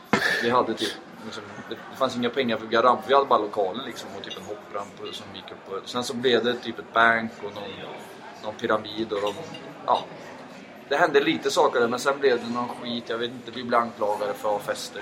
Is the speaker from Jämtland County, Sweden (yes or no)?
no; Trollhättan, Västra Götaland County, Sweden; jag är från Trollhättan, en lite mindre håla, lite norr om.